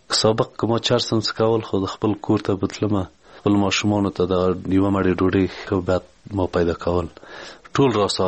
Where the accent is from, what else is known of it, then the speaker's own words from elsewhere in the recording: Parwan, Afghanistan; د پروان ولایت یم د غوربند ولسوالۍ